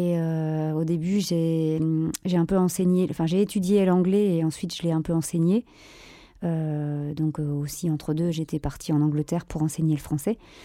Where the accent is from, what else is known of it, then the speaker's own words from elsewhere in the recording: Tourcoing, Hauts-de-France, France; born there; Oui, je suis née dans le Nord, ouais.